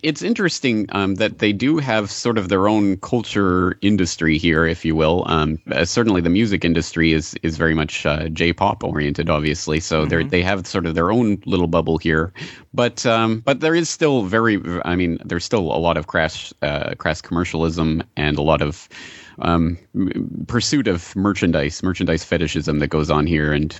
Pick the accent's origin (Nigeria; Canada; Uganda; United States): Canada; I am Canadian, but I've become a bit of a wussy for the last 9 years, 10 years here.